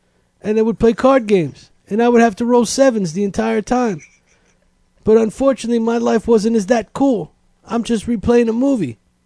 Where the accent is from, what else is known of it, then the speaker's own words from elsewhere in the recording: Brooklyn, New York, United States; Growing up in Brooklyn, as a little kid, when you couldn't find a white girl, you would just go and find a black girl. And it was kind of frowned upon in my neighborhood